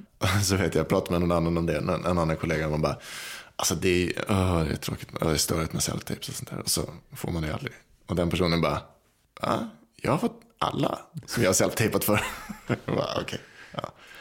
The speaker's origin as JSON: {"language": "Swedish", "region": "Skåne", "country": "Sweden", "tie": "born or raised there", "said": "Mm, mer född än uppvuxen. Jag är mest uppvuxen i Skåne."}